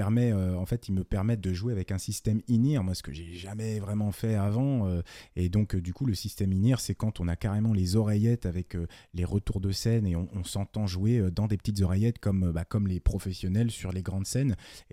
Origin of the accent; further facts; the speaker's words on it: Dijon, Bourgogne-Franche-Comté, France; À titre personnel, moi je suis originaire de Dijon, mais je suis parti un moment. Et là, je viens seulement de revenir cette année